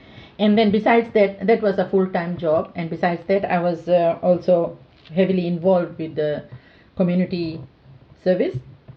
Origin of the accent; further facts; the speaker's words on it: Fiji; moved away as an adult; Well, I am from Fiji, from Fiji, and I was born and bred in Fiji, educated in Fiji most of my life.